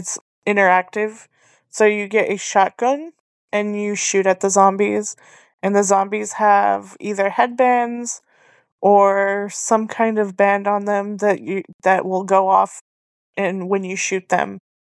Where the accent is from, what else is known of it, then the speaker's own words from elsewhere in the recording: Las Cruces, New Mexico, United States; because I'm from Las Cruces, New Mexico, which is close to Hatch, and we have amazing green chili.